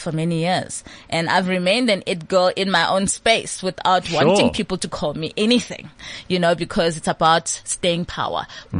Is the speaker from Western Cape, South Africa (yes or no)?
no; Soweto, Gauteng, South Africa; I'm from Soweto. I'm like, very African. Posh.